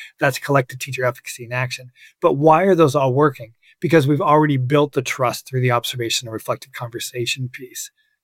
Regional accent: Washington, United States; In my home state of Washington, you are required to do Danielson-Marzano or the University of Washington model.

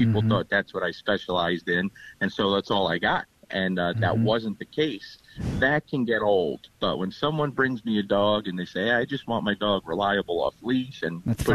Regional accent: Lodi, New Jersey, United States; now in Nashville, United States; I'm just north of Nashville, so my client base is in Kentucky and mostly out of Nashville. And born and raised in Lodi, New Jersey.

